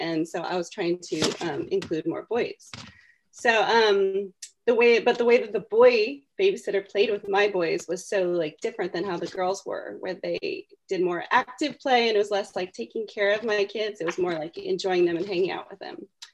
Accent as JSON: {"language": "English", "region": "Oregon", "country": "United States", "said": "He was a head acquisitions librarian at the University of Oregon, I'm from Oregon."}